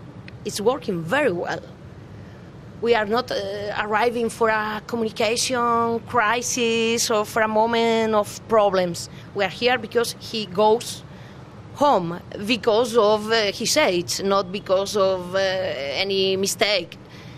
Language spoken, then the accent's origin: English; Madrid, Community of Madrid, Spain; Yes, I'm from Madrid. I'm so proud of my name because … is the name of the Virgin Mary in Madrid